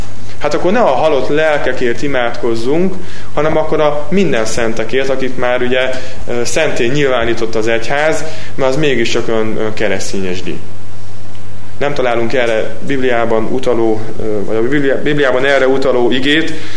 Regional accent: Switzerland; én is csináltam ilyet gyerekkoromban, és Svájcban voltam gyermek, és ott is ennek óriási szerepe van.

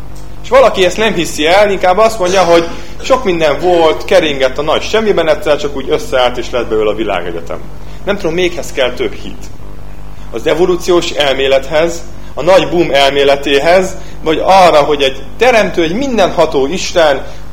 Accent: Debrecen, Hajdú-Bihar, Hungary; Emlékszem, amikor gyerek voltam, voltak ilyen Lenin szobrok Debrecenben

